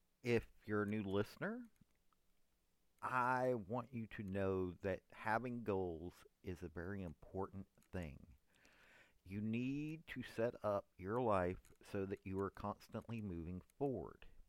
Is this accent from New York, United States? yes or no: no; Tennessee, United States; I'm from Tennessee. We had Pat Head Summit.